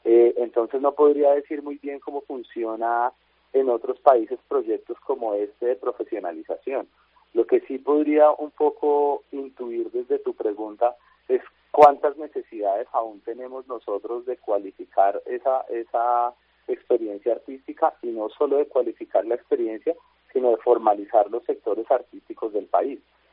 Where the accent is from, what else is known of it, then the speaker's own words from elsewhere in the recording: Bogotá, Colombia; born there; lo digo como bogotano y bogotano de nacimiento